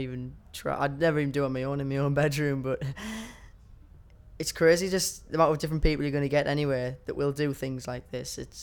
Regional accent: Hartlepool, North East England, United Kingdom; I'm 18 and I'm from Hartlepool.

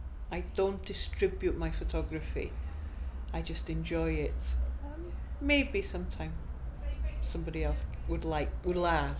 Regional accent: Anglesey, Wales, United Kingdom; I am 55 years of age, and I come from Anglesey in North Wales.

